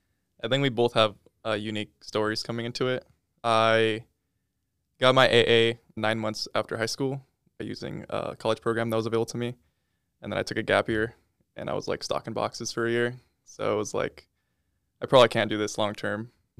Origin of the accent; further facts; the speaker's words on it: Tri-Cities, Washington, United States; now in Moscow, United States; I would say coming in as a transfer student, it's quite lonely not being from Moscow. I was originally from Tri-Cities, Washington.